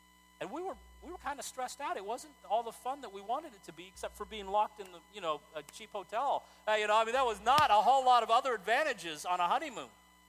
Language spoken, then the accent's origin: English; Texas, United States; I'm not from Minnesota. I'm from Texas. I didn't know how cold it could get in some places